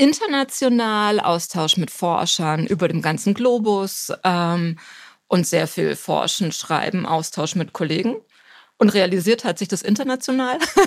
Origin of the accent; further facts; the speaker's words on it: Erlangen, Bavaria, Germany; Ich habe ursprünglich an meinem Heimatort studiert, also wo ich noch in der Schule war, in Erlangen, an der FAU.